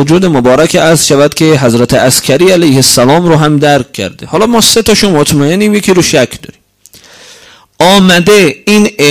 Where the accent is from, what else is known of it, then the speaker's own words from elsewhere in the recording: Tehran, Tehran Province, Iran; یعنی من که اهل تهرانم